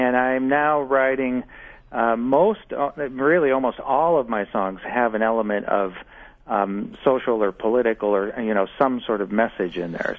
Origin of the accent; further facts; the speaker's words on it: Omaha, Nebraska, United States; because I grew up in Omaha and I didn't learn very much about the American Indian culture